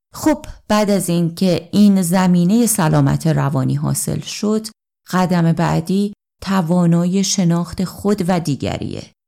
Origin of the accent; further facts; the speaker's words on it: Sweden; من در سوئد به دنیا اومدم و زندگی کردم و الان در شهر یوتبوری هستم. برای خداوند زندگی می کنم و تلاش می کنم که از عیسی مسیح پیروی کنم.